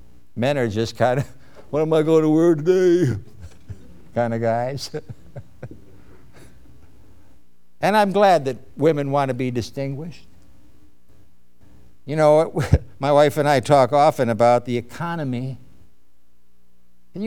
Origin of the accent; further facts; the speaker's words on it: Chicago, Illinois, United States; born there; I never said that up north. I was born in Chicago. Chicagoans don't say that.